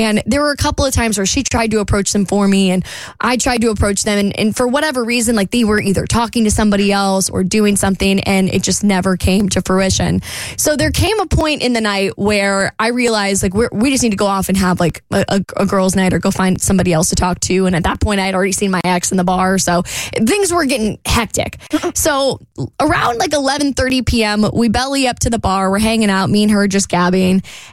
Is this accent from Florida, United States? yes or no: yes; Jacksonville, Florida, United States; me and my friend went to a dive bar in Jacksonville. It's my hometown